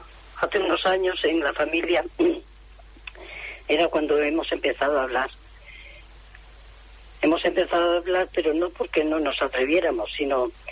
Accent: Getaria, Basque Country, Spain; born there; Porque nosotros vivimos en el Goibar, pero yo nací allí en Getaria. Mi hermano nació en Azcoitia y mi otro hermano nació en San Sebastián.

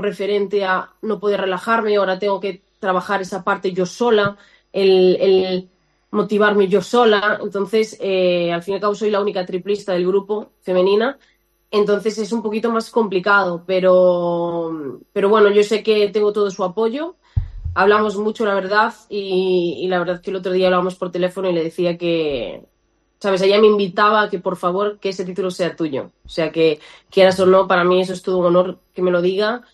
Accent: Galicia, Spain; Yo como gallega que soy

